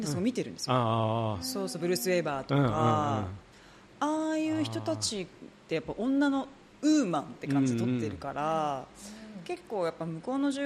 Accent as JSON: {"language": "Japanese", "region": "Okayama", "country": "Japan", "also_born_or_lived": "New York", "moved": "as an adult", "lives_now": "Tokyo, Japan", "said": "岡山からニューヨーク、ニューヨークから岡山で、岡山から東京に上京して、"}